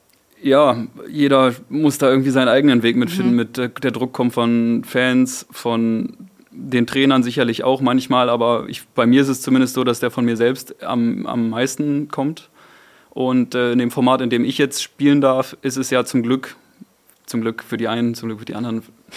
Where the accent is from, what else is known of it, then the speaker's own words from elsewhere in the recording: Lower Saxony, Germany; also da, wo ich groß geworden bin, in der Nähe von Lüneburg